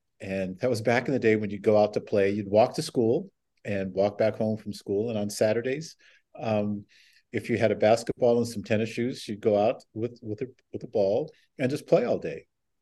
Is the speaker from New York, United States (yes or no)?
no; Lompoc, California, United States; can do at Lompoc High School. So lo and behold, a coach from Gonzaga University came to visit me in my hometown because he heard I was pretty good.